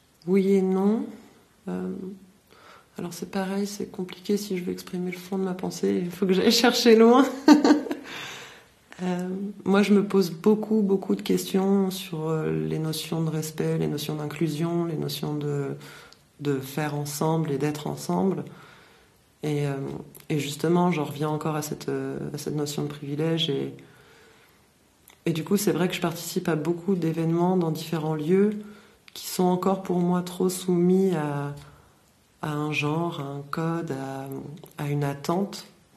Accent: Normandy, France; also born or lived in Montpellier / Berlin; Moi, j'ai grandi en Normandie et après, j'ai vadrouillé dans beaucoup de lieux différents, dans beaucoup de lieux collectifs différents, voilà, entre Montpellier et Berlin, principalement, et après un petit peu partout dans le monde.

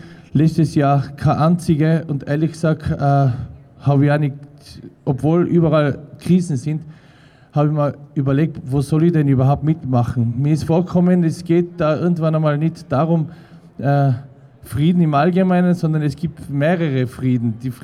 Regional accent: Innsbruck, Tyrol, Austria; ich bin in Innsbruck geboren und aufgewachsen

